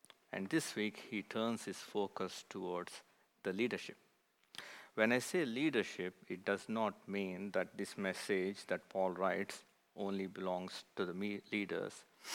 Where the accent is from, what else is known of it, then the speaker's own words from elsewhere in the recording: India; I was born and brought up in India